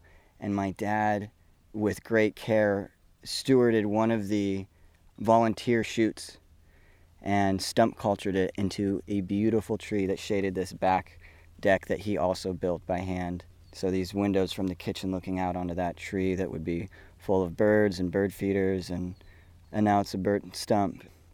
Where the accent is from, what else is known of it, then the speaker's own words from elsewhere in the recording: Paradise, California, United States; Yeah, so I was born and raised in Paradise, California, a small town in this western-facing slopes of the Sierra Nevadas, and I was shaped by nature.